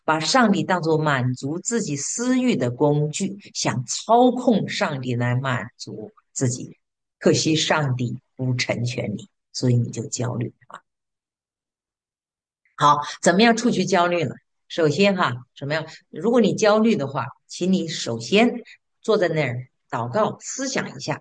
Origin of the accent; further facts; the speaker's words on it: China; 这我们中国人中尤其严重